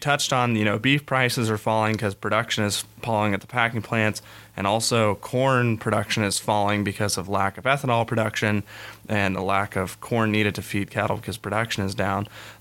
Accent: Tribune, Kansas, United States; I'm from Tribune, so I'm kind of from that Southwest Kansas area

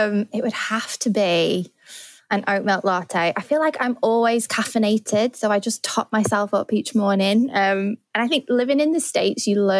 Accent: Manchester, North West England, United Kingdom; But I also would say I grew up in Manchester. That's where I went to uni and it's where I spent my 20s

